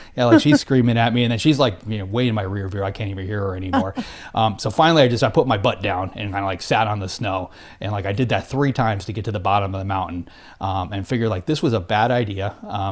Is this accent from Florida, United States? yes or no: yes; Florida, United States; I went into it, you know, like I've water skied my whole life because I grew up in Florida.